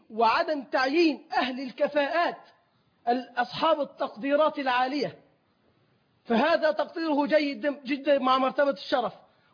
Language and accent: Arabic; Egypt; فما هي أسس التعيين في الوظائف العليا في البلاد عندنا في مصر؟